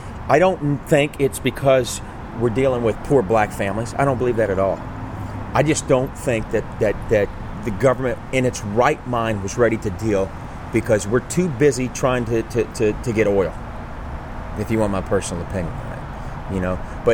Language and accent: English; Metairie, Louisiana, United States; also born or lived in Crowley, Louisiana; I was born in Crowley, Louisiana, and I was raised in Metairie.